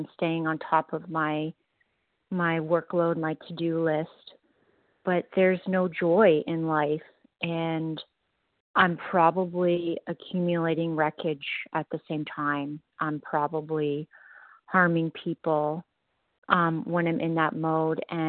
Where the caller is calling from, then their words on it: Ontario, Canada; from Ontario, Canada.